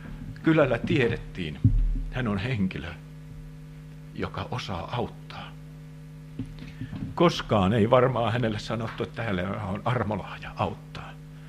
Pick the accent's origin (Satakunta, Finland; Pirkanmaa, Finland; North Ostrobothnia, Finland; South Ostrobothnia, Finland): Pirkanmaa, Finland; Mammala; Hän asui veljensä kanssa sellaisessa pienessä punaisessa mökissä siellä Mammalassa, Tyrväänkylässä, kotikylässäni.